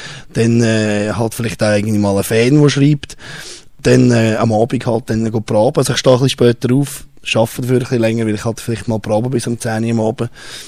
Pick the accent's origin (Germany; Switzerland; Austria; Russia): Switzerland; Als Schweizer Musiker sagt man immer, sehr schwierig zu rauskommen